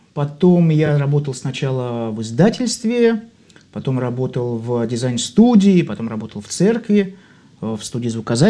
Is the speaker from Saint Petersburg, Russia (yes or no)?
yes; Saint Petersburg, Russia; born there; Родился в Ленинграде. Счастлив и горжусь этим.